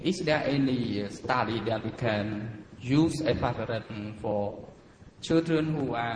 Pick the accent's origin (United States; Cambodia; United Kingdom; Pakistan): Cambodia; I'm from Cambodia.